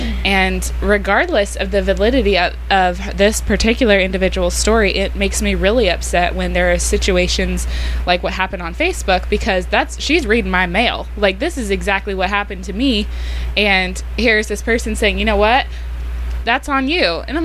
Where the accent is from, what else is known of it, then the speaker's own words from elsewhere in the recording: the South, United States; That was extremely difficult because I'm from the South